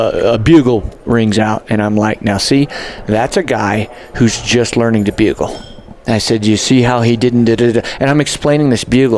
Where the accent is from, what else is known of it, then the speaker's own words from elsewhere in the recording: New Mexico, United States; I mean, for me, growing up in New Mexico, I guided mule deer hunters, elk hunters, stuff like that since I was young.